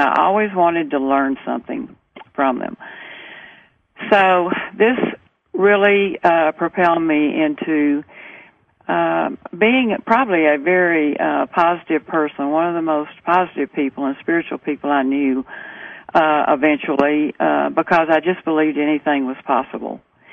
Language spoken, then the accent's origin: English; Nashville, Tennessee, United States; Well, I grew up in Nashville, and at a very young age, I had a lot of questions about why we're down here and what's life all about.